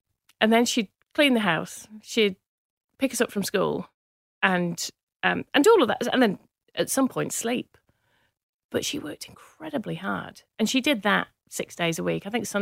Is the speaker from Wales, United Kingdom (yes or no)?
no; Manchester, North West England, United Kingdom; I grew up in Manchester. In the UK